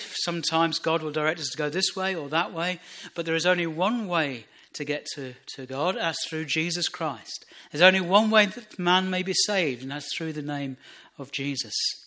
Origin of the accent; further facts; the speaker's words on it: United Kingdom; But I'm a British citizen. I've got a passport, and it says I'm a British citizen.